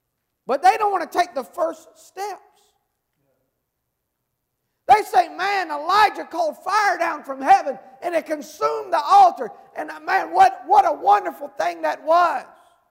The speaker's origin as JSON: {"language": "English", "region": "North Carolina", "country": "United States", "said": "I'm from Eastern North Carolina. I've gone down to many a brook."}